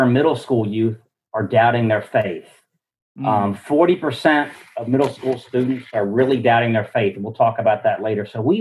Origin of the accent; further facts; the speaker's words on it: Maryland, United States; So I grew up in Maryland. I never lived anywhere else.